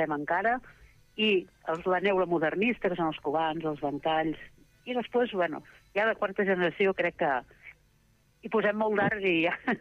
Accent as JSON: {"language": "Catalan", "town": "Mataró", "region": "Catalonia", "country": "Spain", "said": "I aquí a Mataró, per exemple, que som de Mataró"}